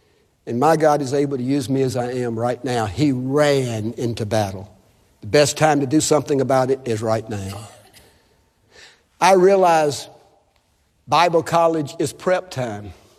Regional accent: Mississippi, United States; I understand that because I'm from Mississippi.

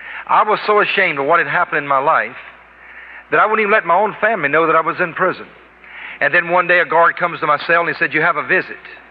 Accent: South Carolina, United States; I thought about growing up in South Carolina, an all-state athlete, came from a nice family.

